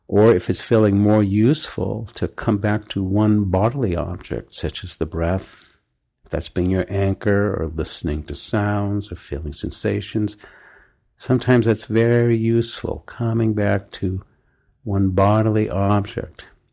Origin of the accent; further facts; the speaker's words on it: New England, United States; well, I grew up in New England and we say, how's the weather?